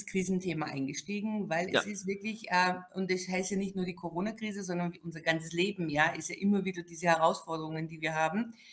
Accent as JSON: {"language": "German", "region": "Salzburg", "country": "Austria", "tie": "born there", "said": "Also ich bin geborene Österreicherin."}